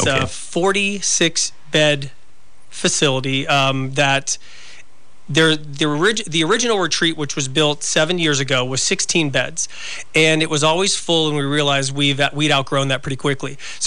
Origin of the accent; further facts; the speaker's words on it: Florida, United States; I'm originally from Florida.